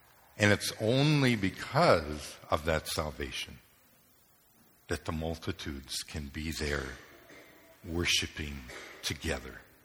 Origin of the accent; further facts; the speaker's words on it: Japan; As I said, I grew up in Japan